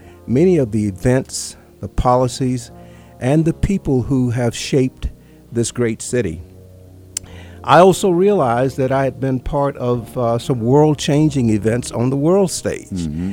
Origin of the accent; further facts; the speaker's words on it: Georgia, United States; It's been a long journey from the cotton fields of Coweta County and from the background that I grew up in the Jim Crow South.